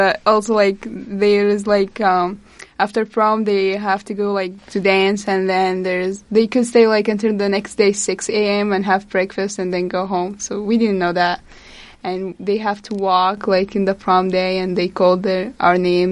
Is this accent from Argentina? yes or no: no; Egypt; And I am from Egypt.